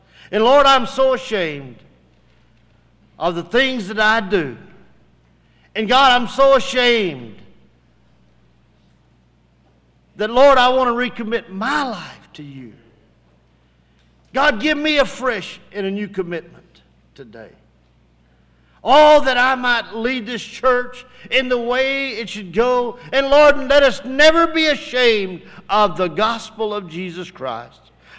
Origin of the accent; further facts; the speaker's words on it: United States; Now, I am an American. I believe that this nation is worth saving.